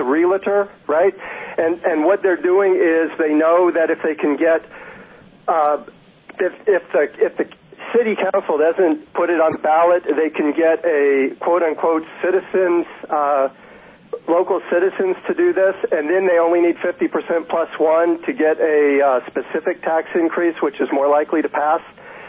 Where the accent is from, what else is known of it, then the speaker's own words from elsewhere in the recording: California, United States; But I'll tell you, I'm from Butte County, and we just had two sales tax increases.